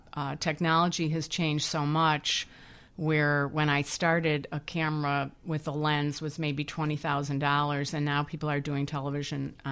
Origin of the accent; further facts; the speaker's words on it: Glenview, Illinois, United States; Grew up in Glenview.